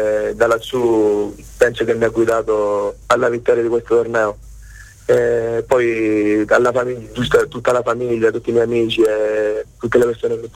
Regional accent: Sicily, Italy; No, l'unico del sud, diciamo, l'unico.

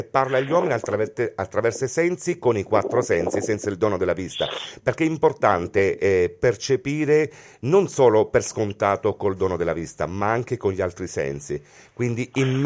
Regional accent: Sicily, Italy; perché amo la mia terra, amo esaltare le eccellenze siciliane.

